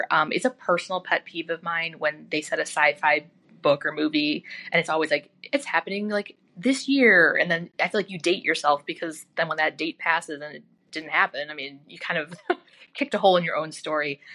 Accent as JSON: {"language": "English", "town": "Chicago", "region": "Illinois", "country": "United States", "said": "So I'm from the Chicagoland area. Like, I'm not from Toledo."}